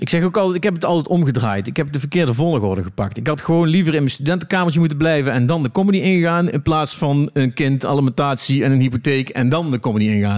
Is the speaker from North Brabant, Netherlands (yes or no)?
yes; Eindhoven, North Brabant, Netherlands; dus ik kom uit Eindhoven.